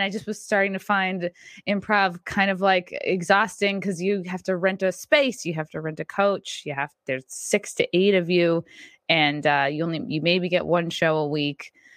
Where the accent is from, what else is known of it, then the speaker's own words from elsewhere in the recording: New York, United States; I mean, I'm actually from Long Island.